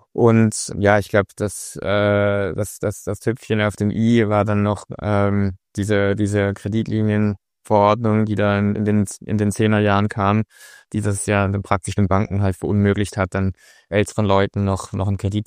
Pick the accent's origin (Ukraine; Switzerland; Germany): Switzerland; ich komme ja aus der Schweiz